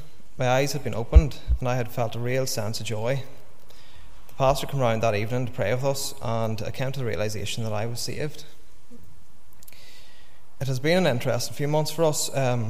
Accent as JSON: {"language": "English", "town": "Florence Court", "region": "Northern Ireland", "country": "United Kingdom", "tie": "born or raised there", "said": "I grew up outside Enniskillen in a small village called Florence Court."}